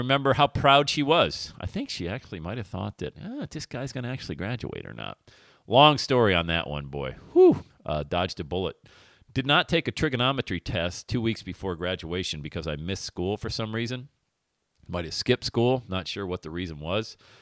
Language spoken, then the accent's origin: English; Bradford, Pennsylvania, United States; Because it's my hometown. It's where I grew up. Bradford, PA.